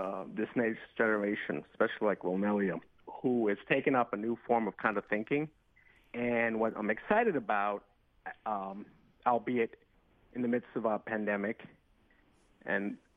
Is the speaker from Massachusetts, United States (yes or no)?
yes; Boston, Massachusetts, United States; also born or lived in New York; since I returned back to my hometown of Boston. I've been in New York and back and in politics